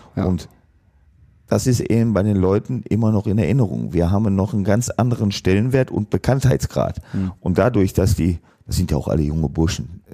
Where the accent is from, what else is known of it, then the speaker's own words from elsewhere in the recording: Lahr, Baden-Württemberg, Germany; also born or lived in Duisburg; zu meiner Zeit, als ich hier in Duisburg war, ich bin in Lahr aufgewachsen, ich bin mit dem Bus zum Training gefahren.